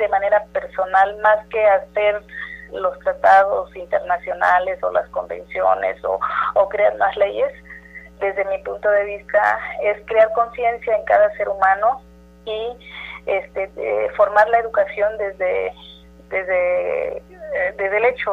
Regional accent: Espinal, Oaxaca, Mexico; now in Oaxaca, Mexico; Soy de Espinal, Juchitán, Oaxaca, región Istmo y vecina de esta ciudad de Oaxaca.

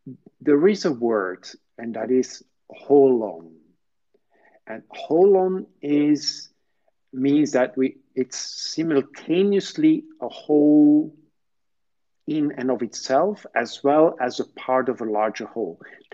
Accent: Brussels, Brussels-Capital Region, Belgium; English is a second language; I'm from Brussels

